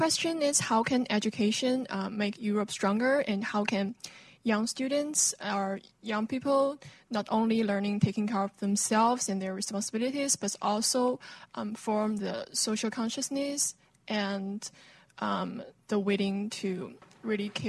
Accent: China; now in United States; I'm from China, and I'm an undergraduate student at the George Washington University.

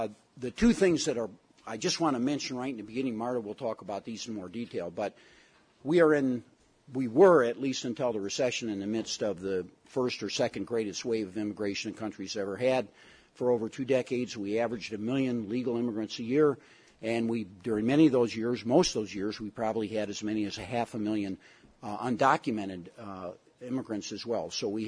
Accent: Michigan, United States; even though I have to say I'm from Michigan. My entire family went to the University of Michigan

